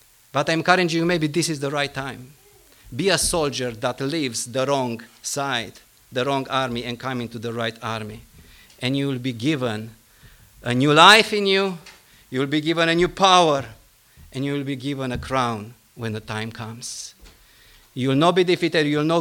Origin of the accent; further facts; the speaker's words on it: Romania; I'm coming from Romania, where people had to pay with their jobs, had to pay with their houses and their families for believing in Jesus.